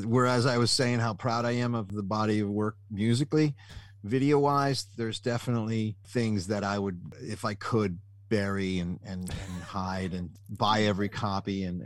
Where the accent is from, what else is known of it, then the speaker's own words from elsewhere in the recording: New Jersey, United States; Where I grew up in New Jersey, nobody knew